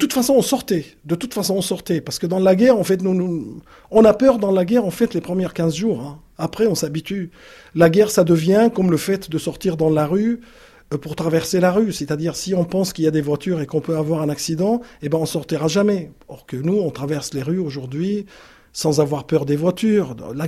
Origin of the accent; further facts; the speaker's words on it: Aleppo, Aleppo Governorate, Syria; Je suis syrien, d'Alep.